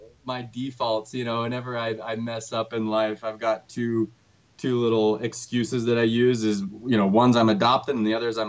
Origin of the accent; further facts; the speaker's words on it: Salt Lake City, Utah, United States; So yeah, born and raised in Salt Lake, and really enjoy it here.